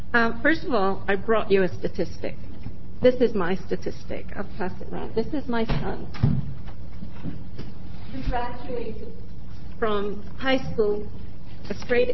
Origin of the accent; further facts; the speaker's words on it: Newberg, Oregon, United States; And I'm from Newburgh, Oregon. And I'm an Army member and a parent.